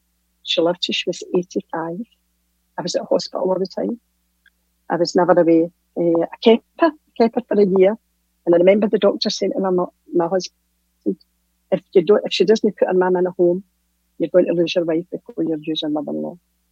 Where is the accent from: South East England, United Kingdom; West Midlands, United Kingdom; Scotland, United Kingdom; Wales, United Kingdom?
Scotland, United Kingdom; Hamilton; I stay in Hamilton, born and bred in Hamilton.